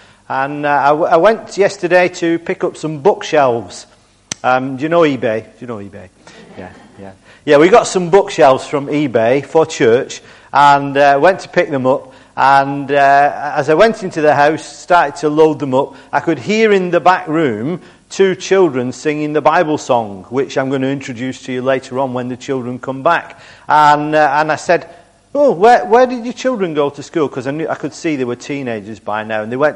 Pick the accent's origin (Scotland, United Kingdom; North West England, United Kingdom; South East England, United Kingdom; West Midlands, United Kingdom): North West England, United Kingdom; Bolton; now in Salford, United Kingdom; I'm actually not from Salford. I'm from Bolton, but I've lived in Salford now for the last 10 years